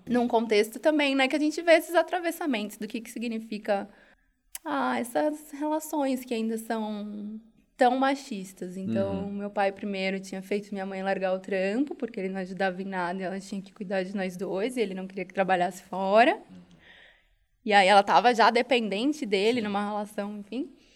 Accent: São Paulo, Brazil; Sou de São Paulo, capital. Nasci ali na Zona Oeste, Vila Leopoldina, só perto do Ceasa.

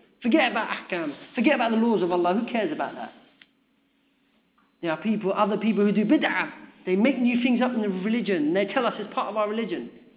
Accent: Camden, London, United Kingdom; I'm from Camden.

